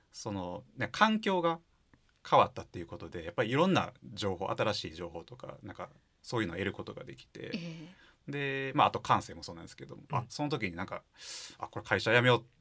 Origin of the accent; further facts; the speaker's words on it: Kobe, Hyogo, Japan; やっぱりね神戸にずっと、まあ、生まれ育ってた。